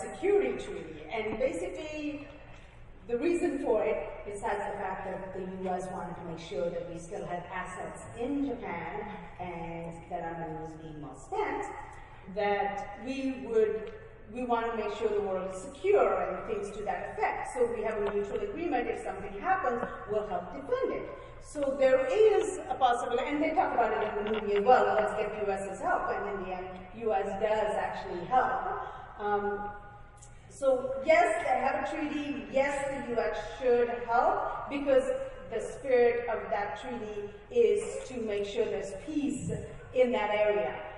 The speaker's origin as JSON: {"language": "English", "country": "Fiji", "said": "I am from Fiji."}